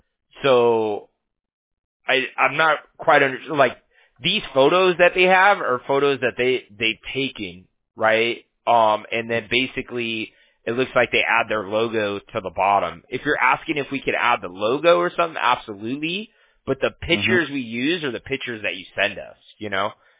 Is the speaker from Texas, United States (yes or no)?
no; Huntington Beach, California, United States; I'm from Orange County too, like, you know, I'm from Huntington Beach or whatnot.